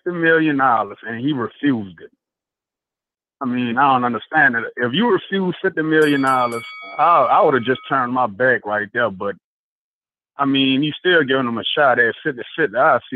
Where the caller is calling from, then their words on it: New Orleans, Louisiana, United States; calling from New Orleans.